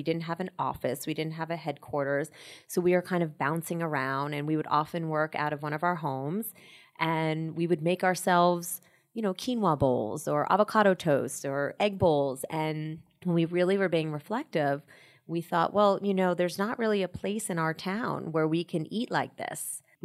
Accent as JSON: {"language": "English", "region": "Connecticut", "country": "United States", "tie": "born or raised there", "said": "I grew up in Connecticut, actually."}